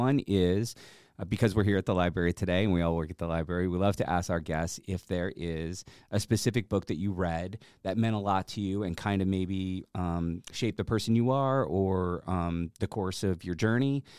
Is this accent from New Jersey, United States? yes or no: yes; New Jersey, United States; I'm from Jersey originally, you know, and back there when I first moved out here